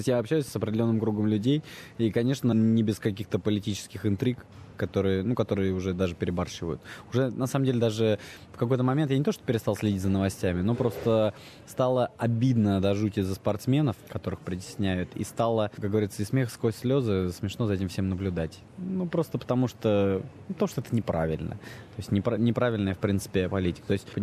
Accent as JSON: {"language": "Russian", "town": "Astrakhan", "region": "Astrakhan Oblast", "country": "Russia", "tie": "born or raised there", "lives_now": "Moscow, Russia", "said": "Я живу в Москве, я это вижу. Я приезжаю к себе на малую родину в Астрахань"}